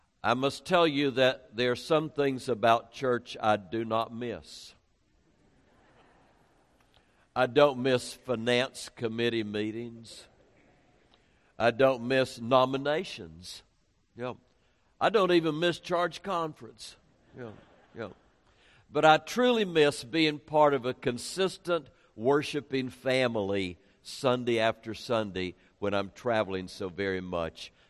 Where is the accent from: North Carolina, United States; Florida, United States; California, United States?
North Carolina, United States; Waynesville; born there; I was born in Waynesville, North Carolina